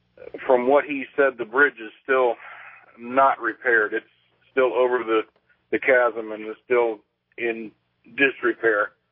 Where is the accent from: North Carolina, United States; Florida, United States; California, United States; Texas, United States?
California, United States; San Diego; born there; I was born in San Diego, and this was in Mississippi area.